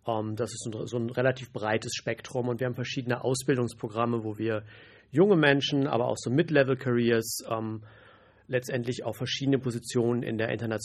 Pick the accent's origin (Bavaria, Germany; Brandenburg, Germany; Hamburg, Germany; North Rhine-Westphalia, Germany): Hamburg, Germany; Ich bin Romangeograf und bin in Hamburg aufgewachsen, das wird auch noch relevant später